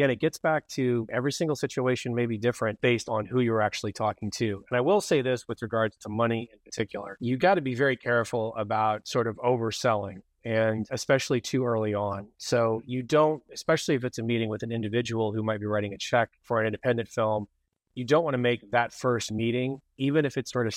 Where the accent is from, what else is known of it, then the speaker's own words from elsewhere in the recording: Kentucky, United States; like, hey, I'm from Kentucky, and for, you know, sort of since I was an adult, bourbon has been a part of my life